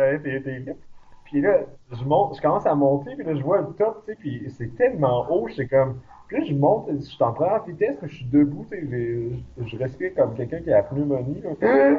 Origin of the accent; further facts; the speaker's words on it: Quebec, Canada; il dit d'où tu viens, je dis, ben, le Québec, là, au Canada